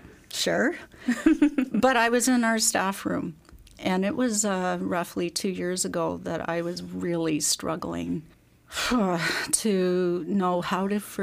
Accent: Manitoba, Canada; now in Alberta, Canada; I'm originally from Manitoba, but I met my husband, Peter, in Saskatchewan in a Bible school, and he was from Alberta. And so we got married, and we've lived in Alberta our entire marriage.

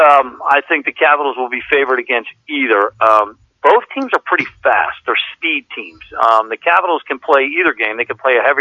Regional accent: Laurel, Maryland, United States; I grew up, all my friends grew up in, I grew up in Laurel, so I'm right in that borderline.

